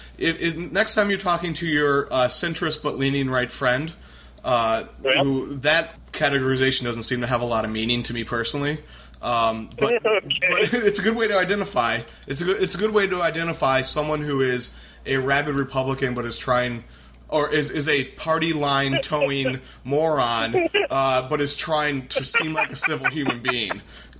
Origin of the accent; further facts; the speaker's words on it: United States; I don't know. I'm American. I don't know anything about other places.